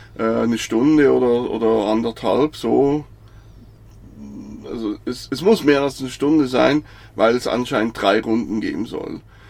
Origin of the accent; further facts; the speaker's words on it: Switzerland; als Schweizer, liest man das halt so als